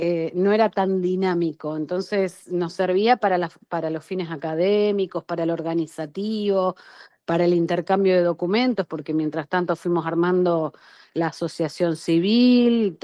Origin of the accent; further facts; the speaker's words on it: Luján, Buenos Aires Province, Argentina; Yo soy de Luján, los tres somos de Luján.